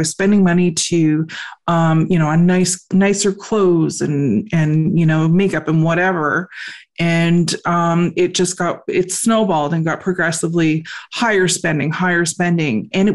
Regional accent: Canada; being Canadian, I'm actually not from Quebec. That's where our cottage is. I live in Ontario, so I live in the capital of Canada, which is Ottawa.

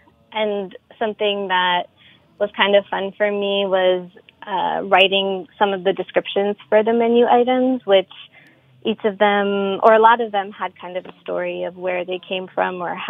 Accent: New York, United States; Yeah, so my family is from Punjab in India. Although I was born and raised here in New York

